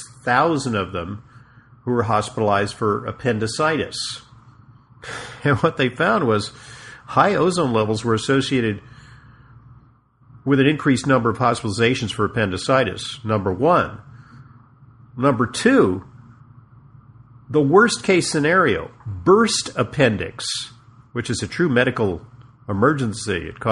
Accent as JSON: {"language": "English", "town": "Los Angeles", "region": "California", "country": "United States", "tie": "born or raised there", "lives_now": "New York, United States", "said": "Funny, I grew up in Los Angeles, now live in New York, two of the most polluted places on earth."}